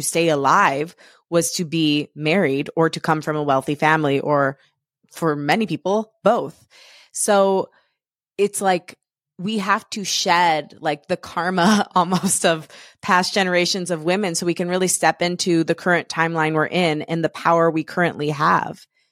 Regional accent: Michigan, United States; born there; I was born in Michigan, but I'm second generation Italian

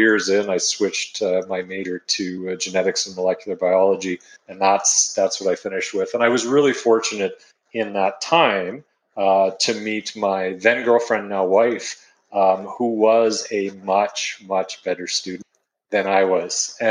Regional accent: Edmonton, Alberta, Canada; So I went into university. I'm from Edmonton. I went to the University of Alberta there

